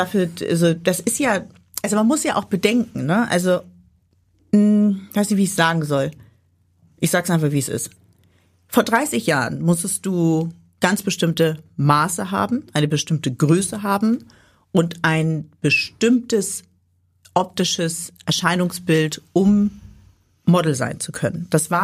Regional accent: Hamburg, Germany; Ich bin tatsächlich nicht in Harvestehude aufgewachsen, wo ich heute wohne, sondern in Stelzhoop, was man ja als sozialen Brennpunkt bezeichnen dürfte.

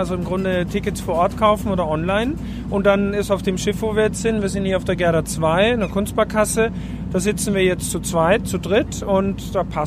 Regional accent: Styria, Austria; now in Hamburg, Germany; ich wohne 30 Jahre in Hamburg, aber ich bin geborener Österreicher.

